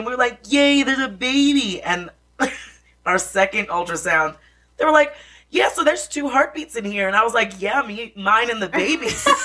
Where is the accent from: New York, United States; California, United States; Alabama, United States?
New York, United States; I mean, I'm a New Yorker, so I drive pretty fast.